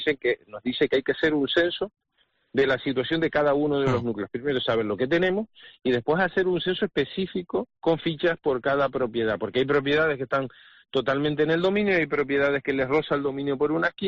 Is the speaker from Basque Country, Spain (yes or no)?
no; Canary Islands, Spain; con uñas y dientes, como canarios que somos, ¿no?